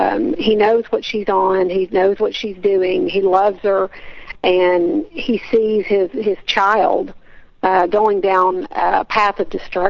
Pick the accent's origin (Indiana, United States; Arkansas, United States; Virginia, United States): Arkansas, United States; Little Rock; Actually, I am from Little Rock, got back in from New York.